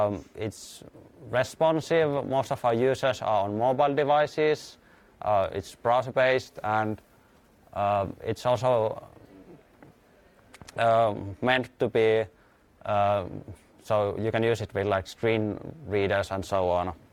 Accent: Finland; I'm from Finland, as said

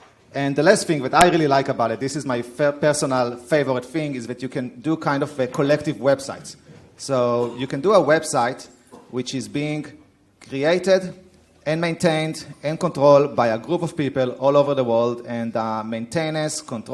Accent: Israel; now in Berlin, Germany; So I'm from Israel, I'm living in Berlin.

